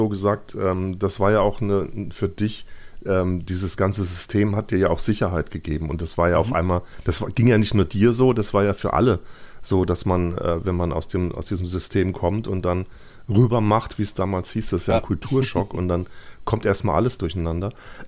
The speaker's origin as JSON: {"language": "German", "region": "West Germany", "country": "Germany", "said": "für mich als Wessi eine ganz fremde Welt."}